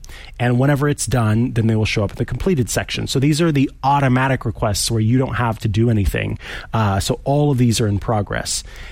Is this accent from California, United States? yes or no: yes; California, United States; As a Californian, I'm able to do that.